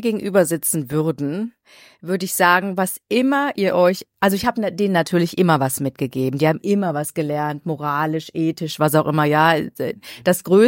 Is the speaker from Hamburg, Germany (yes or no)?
no; Mülheim, North Rhine-Westphalia, Germany; born there; moved away as an adult; now in Frankfurt, Germany; Ich hätte also in Mülheim bleiben müssen, anstatt nach Frankfurt zu gehen.